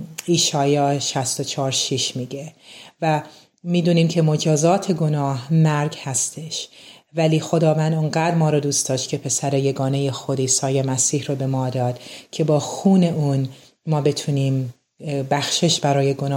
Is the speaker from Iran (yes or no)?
yes; Iran; I was born and raised in Iran, and I came to know the Lord Jesus Christ in late 2006.